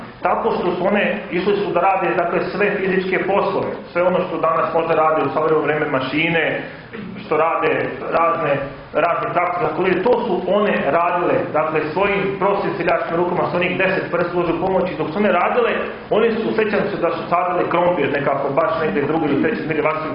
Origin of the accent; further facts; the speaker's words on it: Republika Srpska, Bosnia & Herzegovina; ja sam rodom sa Kozare